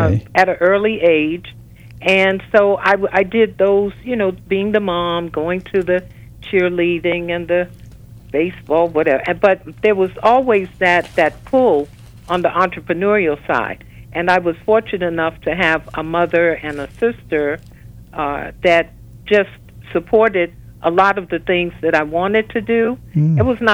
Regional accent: New York, United States; because I'm from New York, we went to a school that was very diversified in our students

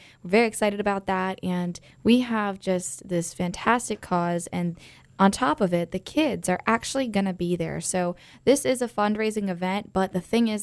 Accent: New York, United States; I grew up in New York, guys, so I used to always call them hors d'oeuvres

